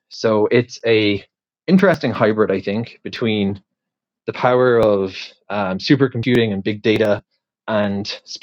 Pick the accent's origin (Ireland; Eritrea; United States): Ireland; now in Israel; And growing up in Ireland, where the weather is notoriously variable on the very edge of the European continent